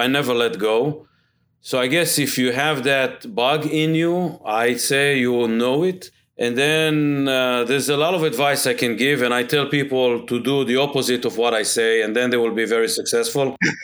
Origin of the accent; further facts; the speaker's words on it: Israel; So I grew up in Israel. I joined the Special Forces. You have to serve in Israel.